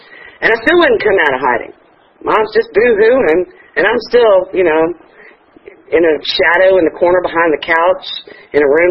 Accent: Atlanta, Georgia, United States; I'm from Atlanta. Grew up here. Grew up in Buckhead and Dunwoody. So, I'm a spoiled, privileged brat.

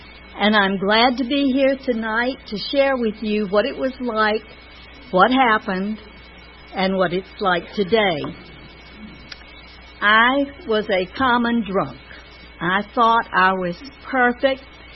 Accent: Virginia, United States; I was one of five children. We grew up in Tidewater, Virginia, the big shipyard there, and Navy Yard, and Army bases, and Air Force bases

